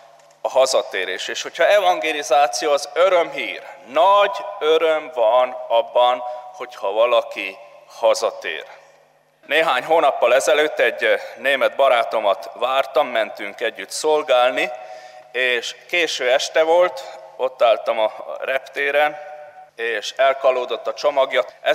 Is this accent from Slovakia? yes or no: no; Transylvania, Romania; Nem olyan rég Erdélyben jártam, ahonnan származok